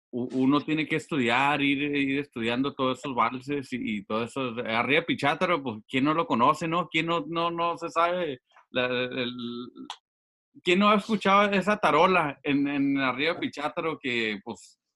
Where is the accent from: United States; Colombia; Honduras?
United States; Los Angeles, California; Aquí en Los Ángeles, nosotros somos de Los Ángeles.